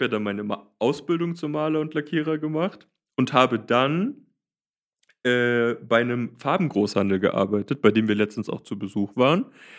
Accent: Kempten, Bavaria, Germany; wir haben das in der achten Klasse gemacht und dann waren wir im Technologiezentrum bei uns in Kempten

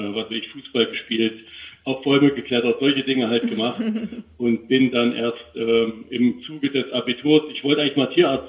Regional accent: Weimar, Thuringia, Germany; Ich komme von Hause aus aus Weimar, bin da auch groß geworden

